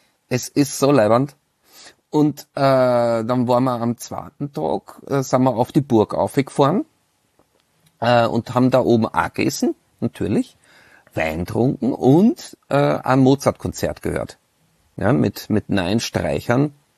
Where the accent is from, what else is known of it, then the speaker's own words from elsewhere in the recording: Austria; Ich melde mich aus meiner Heimat, nämlich aus Österreich. Ich sitze hier in Kottingbrunn, das liegt bei Baden bei Wien, nicht weit entfernt vom Burgenland und von der steirischen Weinstraße, also voll aus dem Weinland in Österreich.